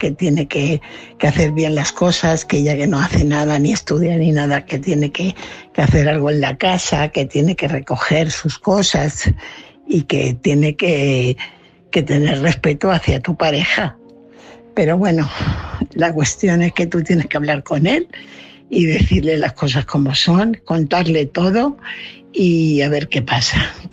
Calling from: Fuenlabrada, Community of Madrid, Spain; corresponsal de Fuenlabrada.

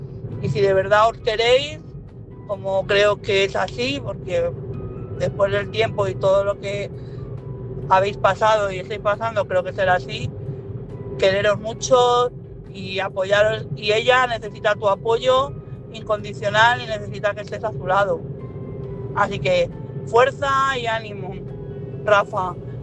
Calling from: Madrid, Community of Madrid, Spain; de Madrid.

